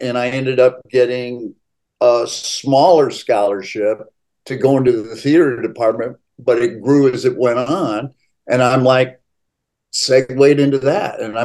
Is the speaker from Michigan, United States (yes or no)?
yes; Michigan, United States; Growing up in Michigan and going to the Upper Peninsula